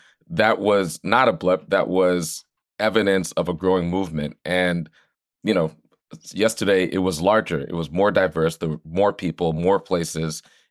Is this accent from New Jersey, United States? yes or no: no; Long Island, New York, United States; I'm from Long Island, so I went to a number of different protests on Long Island